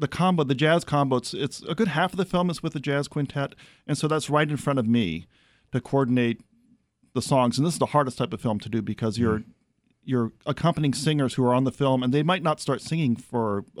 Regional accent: Los Angeles, California, United States; I love it personally because I'm from Los Angeles and you love LA also.

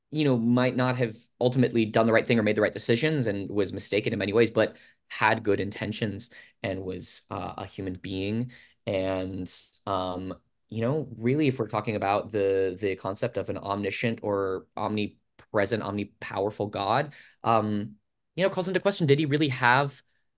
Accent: Fairfax, Virginia, United States; This is essentially a hometown show for me. I grew up in Fairfax

